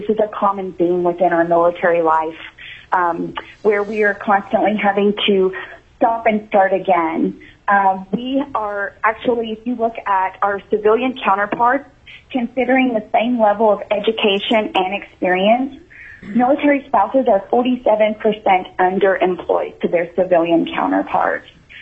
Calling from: Anchorage, Alaska, United States; I am calling to from Anchorage, Alaska, as a military spouse.

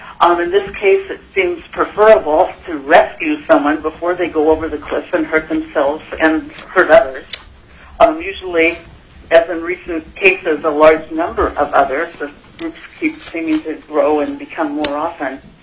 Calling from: Anchorage, Alaska, United States; I'm calling from Anchorage.

